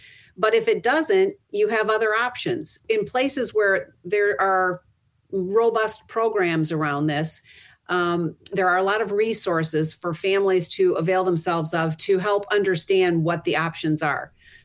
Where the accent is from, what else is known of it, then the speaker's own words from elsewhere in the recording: Grand Rapids, Michigan, United States; There's a school in our my hometown of Grand Rapids, a high school